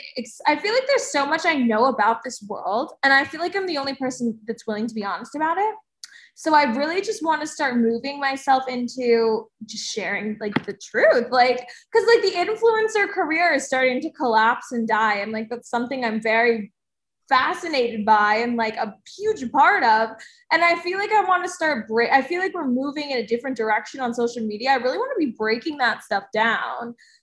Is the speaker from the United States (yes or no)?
yes; New Jersey, United States; Because I'm from New Jersey and I'm ratchet.